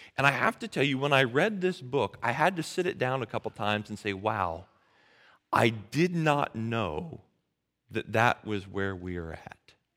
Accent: United States; Now, you might think that because, well, I'm not overseas, I'm an American. I'm embedded in America and in Western culture.

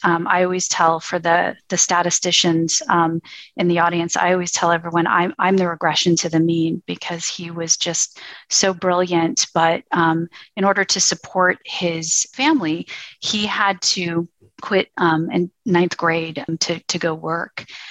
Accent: Los Angeles, California, United States; So I grew up in Los Angeles. My family was and still is from South Los Angeles.

